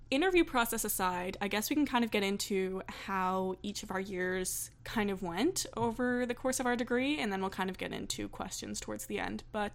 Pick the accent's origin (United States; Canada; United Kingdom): Canada; Halifax, Nova Scotia; I started talking to him about how I was from Halifax